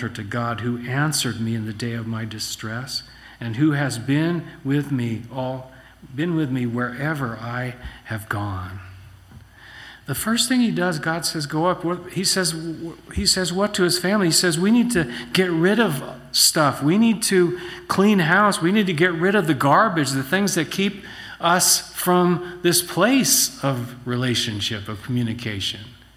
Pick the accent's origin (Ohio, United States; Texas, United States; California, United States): California, United States; San Diego; You know, I mentioned I grew up in San Diego. I grew up in Claremont